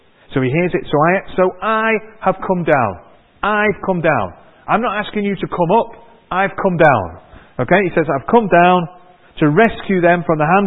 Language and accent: English; Manchester, North West England, United Kingdom; Now I'm from Manchester and there are vicious rumours about people from Manchester.